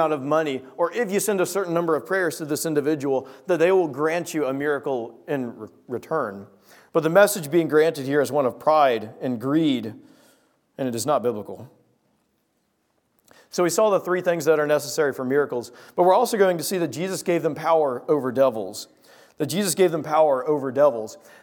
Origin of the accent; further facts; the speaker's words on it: Southern US, United States; I grew up in the South, and in some areas of the South, superstition is very much a real thing.